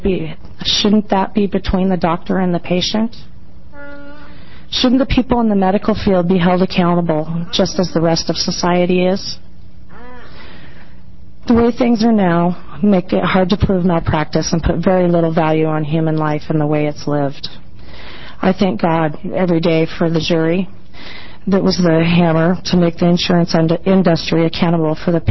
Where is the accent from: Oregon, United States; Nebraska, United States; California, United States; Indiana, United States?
Oregon, United States; Union; also born or lived in Portland; I'm from Union, Oregon. In 1997, I was living in Portland. I've since then moved back to Union, where I was born and raised.